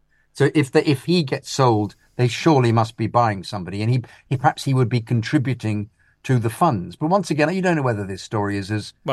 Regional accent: Wales, United Kingdom; For context, I'm the Welsh guy who kept going to supposedly easy games where we lose one.

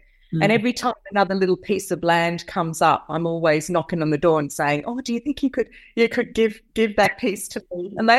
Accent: Wodonga, Victoria, Australia; also born or lived in Melbourne; And when I moved away from Wodonga and I went to uni in Melbourne, I always was growing things, even on my balcony in my flat.

